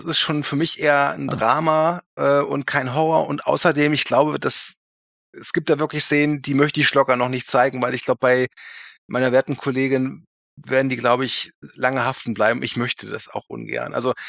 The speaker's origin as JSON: {"language": "German", "town": "Cologne", "region": "North Rhine-Westphalia", "country": "Germany", "said": "Klar, ich komme aus Köln."}